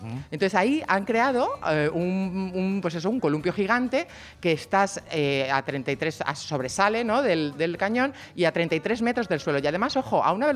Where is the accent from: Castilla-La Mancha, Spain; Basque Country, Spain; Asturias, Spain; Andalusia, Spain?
Castilla-La Mancha, Spain; Sigüenza; Muy cerquita de mi pueblo, de Sigüenza